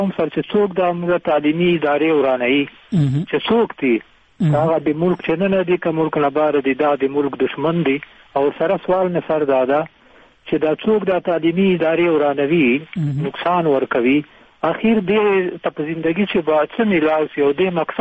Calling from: Lakki Marwat, Khyber Pakhtunkhwa, Pakistan; سر لکی مروت نه خبرې کوم

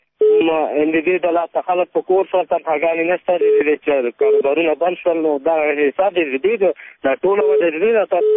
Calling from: Paktia, Afghanistan; زازه ام دی پکتیا ولایت نه.

